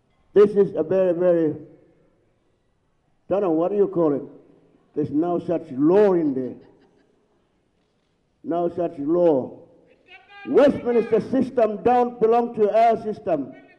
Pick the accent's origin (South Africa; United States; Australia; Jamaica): Australia; Northern Territory; I come from the Yolngamatta speaking mob in the East Arnhem Land.